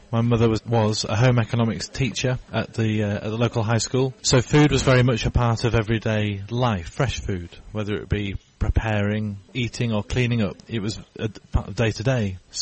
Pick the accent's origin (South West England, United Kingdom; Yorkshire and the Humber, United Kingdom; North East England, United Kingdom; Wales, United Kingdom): Yorkshire and the Humber, United Kingdom; Harrogate; here in my hometown of Harrogate, North Yorkshire.